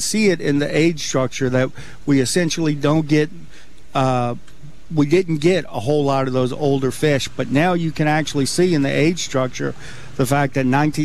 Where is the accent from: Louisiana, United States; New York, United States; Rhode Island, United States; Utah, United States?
Louisiana, United States; And I grew up in Louisiana where there's, you know, trout everywhere.